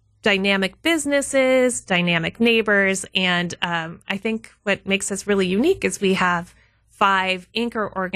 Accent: Wisconsin, United States; I'm originally from Northeast Wisconsin, okay. Kind of all over Northeast Wisconsin. We moved it quite a bit.

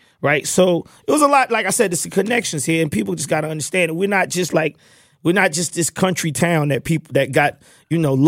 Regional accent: College Park, Georgia, United States; I'm from College Park, me and Dallas Austin. Basically, it's like so many things that's Atlanta about me and my story.

